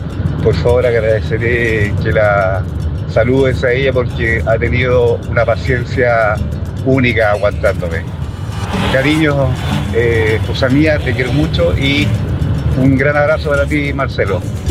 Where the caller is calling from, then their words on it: Yumbel, Biobío, Chile; Yo soy de Yumbel, del sector de pulpería.